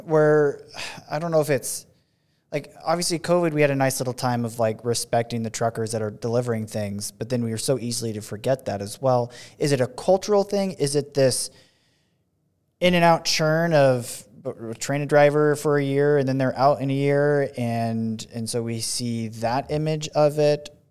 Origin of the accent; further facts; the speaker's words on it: Oregon, United States; so I'm from Oregon and came from, you know, the West Coast before moving out here